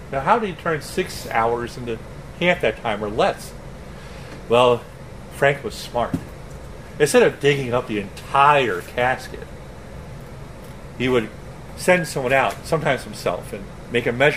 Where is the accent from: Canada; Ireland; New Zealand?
Ireland; because I'm Irish, I always imagine